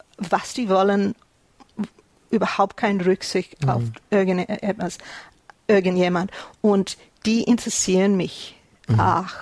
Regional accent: Queensland, Australia; German is a second language; ich komme aus Queensland. Es ist im Norden, Nordosten von Australien.

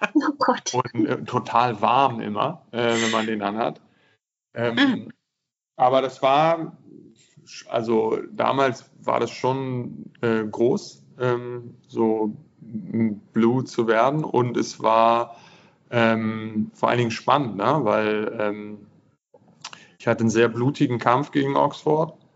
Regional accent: Hohenhameln, Lower Saxony, Germany; born there; Das stimmt, ich bin da auf dem Bauernhof geboren, zu Hause.

